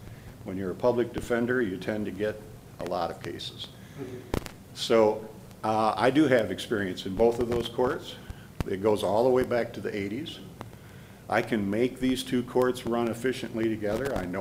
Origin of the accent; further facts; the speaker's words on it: Mancelona, Michigan, United States; I grew up in Mancelona. I'm a 1973 Mansalona High School graduate. So I've spent my life here in Antrim County.